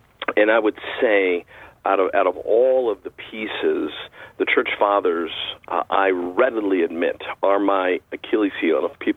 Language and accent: English; California, United States; 'Cause I'm from California.